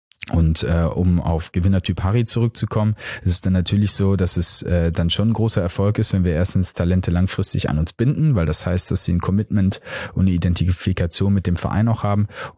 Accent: Delbrück, North Rhine-Westphalia, Germany; Delbrück, natürlich. Also ich bin nicht geboren in Delbrück, aber aufgewachsen in Delbrück.

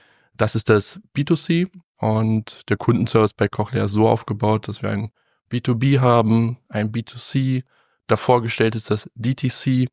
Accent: Hanover, Lower Saxony, Germany; Ich bin 35, komme gebürtig aus Hannover. Das hat mich nie aus Hannover vertrieben.

